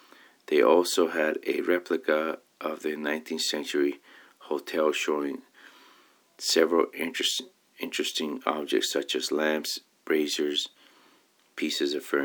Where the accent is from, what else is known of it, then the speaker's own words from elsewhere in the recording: Mexico; I said, I was a tourist from Mexico, which was surprising for him since not many Mexicans lived there